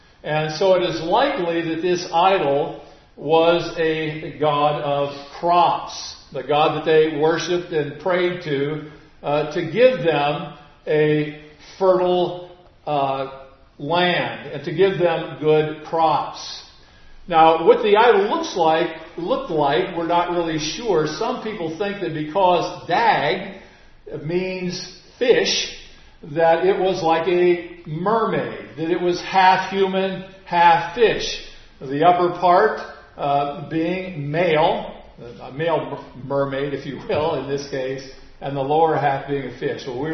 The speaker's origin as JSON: {"language": "English", "region": "Iowa", "country": "United States", "tie": "born or raised there", "said": "I am from Iowa. We call the area that I grew up in the Quad Cities."}